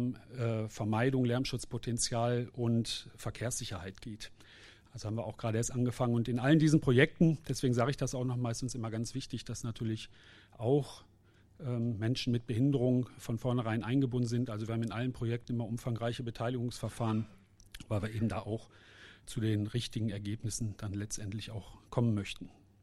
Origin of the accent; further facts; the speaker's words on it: Cologne, North Rhine-Westphalia, Germany; Ich komme ja aus Köln, da heißt es ja immer, zweimal ist Tradition, dreimal ist Brauchtum.